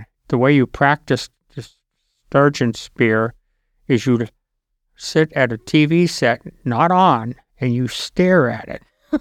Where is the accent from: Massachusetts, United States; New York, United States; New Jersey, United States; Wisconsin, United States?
Wisconsin, United States; Yeah, by Oshkosh.